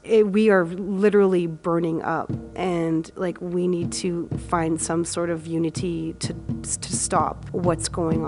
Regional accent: Winnipeg, Manitoba, Canada; now in Iowa, United States; And I'm Plains Cree Salto from the George Gordon First Nation, and I grew up in Winnipeg, Manitoba, Canada, and I've been living in Iowa for 12 years now.

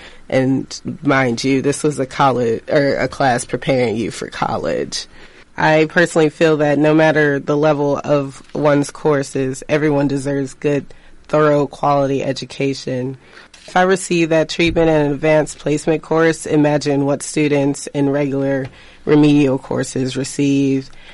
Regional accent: the South, United States; Given that I grew up in the South

